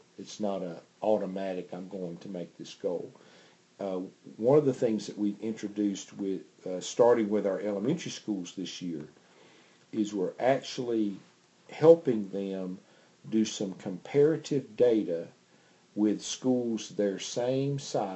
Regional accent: the South, United States; but I am from the South

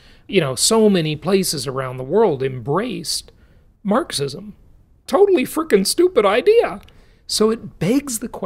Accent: Los Angeles, California, United States; I grew up in Los Angeles.

